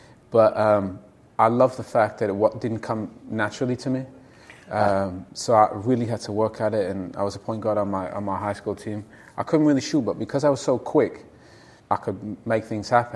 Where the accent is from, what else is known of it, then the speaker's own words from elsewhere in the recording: Canada; I was lucky growing up in Canada.